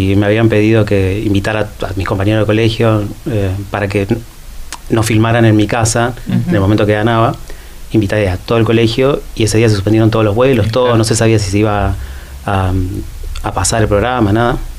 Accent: Río Gallegos, Santa Cruz, Argentina; now in Buenos Aires, Argentina; si bien yo estoy viviendo en Buenos Aires ahora, soy de Gallegos, fui al colegio toda la vida en Gallegos

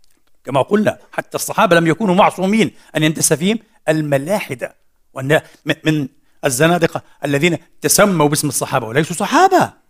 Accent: Egypt; وهو كبير في بلدتنا أيضا في مصر

